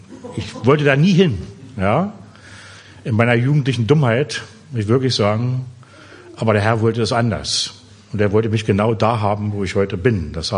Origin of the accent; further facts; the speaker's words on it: Oranienburg, Brandenburg, Germany; Ich stamme ursprünglich, ihr werdet es also in meinem Slang merken, ich bin kein Sachse, ich bin ein Preuße. Ich stamme also ursprünglich aus Oranienburg.